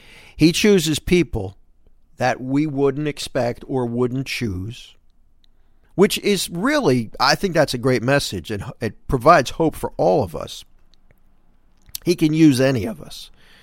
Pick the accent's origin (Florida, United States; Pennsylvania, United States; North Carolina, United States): Pennsylvania, United States; Philadelphia; I remember growing up in Philly, there was a parish called St. Bartholomew's.